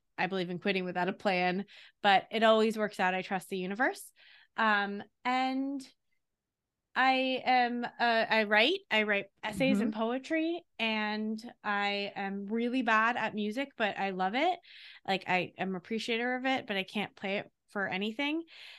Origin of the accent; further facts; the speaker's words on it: New York, United States; I grew up on Long Island. I went to private school. I went to NYU. I worked in tech for a long time, lived in Queens for a while.